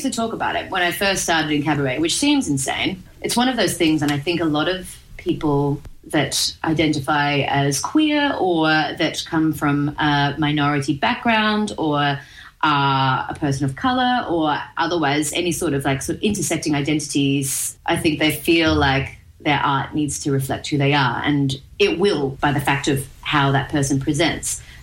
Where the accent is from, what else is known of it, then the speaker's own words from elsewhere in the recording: Gippsland, Victoria, Australia; which was a surprise growing up in Gippsland.